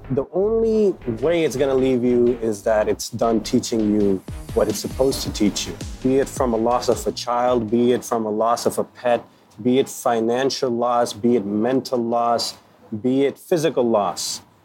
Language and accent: English; Pakistan; moved away as an adult; also born or lived in Hong Kong / Canada; So originally I come from Pakistan and I came here 10 years ago. And it's been back and forth. I've studied in Hong Kong, I've studied in Canada, and I've worked in the UK as an engineer.